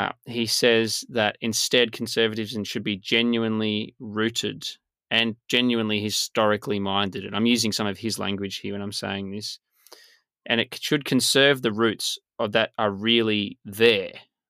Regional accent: Australia; And so I make that case for why I'm an Australian conservative.

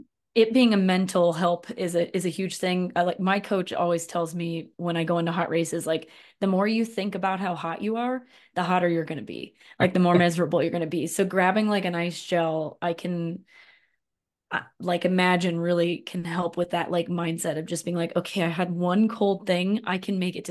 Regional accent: Arkansas, United States; When I was in high school, I grew up in Arkansas. It was very hot and humid.

